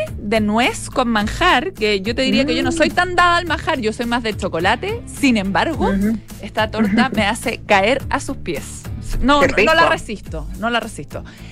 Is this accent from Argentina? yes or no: no; Curicó, Maule, Chile; Y de nuestras tierras, de mi tierra curicana, Ale recomienda los helados de La Higuera